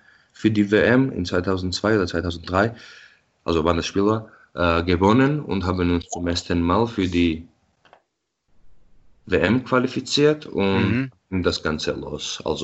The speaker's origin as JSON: {"language": "German", "region": "Tbilisi", "country": "Georgia", "tie": "born or raised there", "moved": "yes", "lives_now": "Munich, Germany", "said": "Ja, also ich bin ja in Tbilisi geboren und aufgewachsen"}